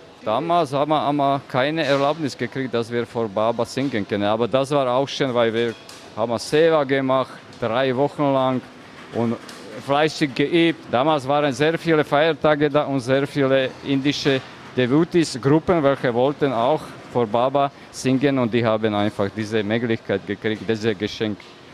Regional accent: Slovakia; moved away; also born or lived in Germany; Ich komme aus der Slowakei, aber ich habe 26 Jahre in Deutschland gearbeitet und gelebt.

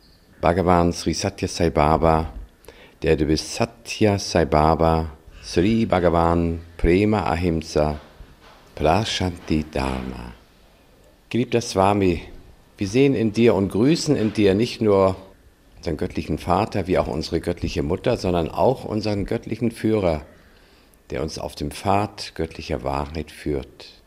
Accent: Hamburg, Germany; in Hamburg, wo ich aufgewachsen bin und wo ich dann später auch beruflich tätig war

